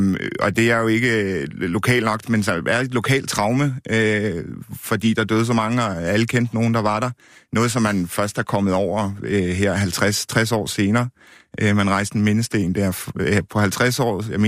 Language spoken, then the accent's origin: Danish; Haderslev, Region of Southern Denmark, Denmark; som I kan høre på min accent, så er jeg ikke sådan indfødt derfra, men tilflytter og fraflytter har haft min barndom i Haderslev